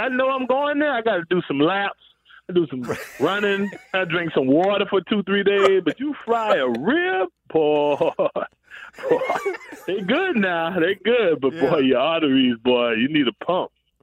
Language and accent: English; South Carolina, United States; One's going to be mustard-based, golden, because I'm from South Carolina.